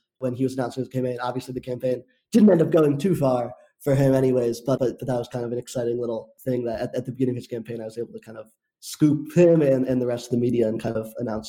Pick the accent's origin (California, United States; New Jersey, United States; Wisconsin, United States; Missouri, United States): Missouri, United States; St. Louis; earlier that month was the Missouri primary, and I grew up in St. Louis